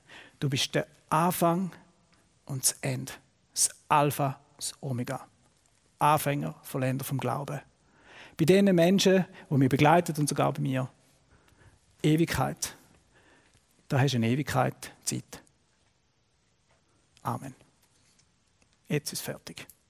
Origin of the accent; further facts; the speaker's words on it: Switzerland; Und bei uns in der Schweiz, das ist noch ziemlich aufgeräumt.